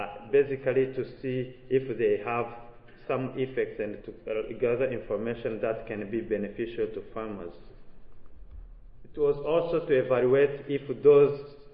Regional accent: Rwanda; now in United States; I'm originally from Rwanda, but a PhD student at Washington State University.

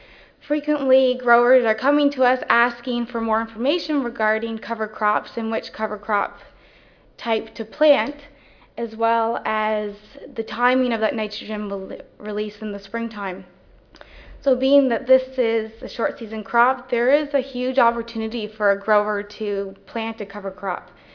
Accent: Ontario, Canada; I'm hailing from Ontario

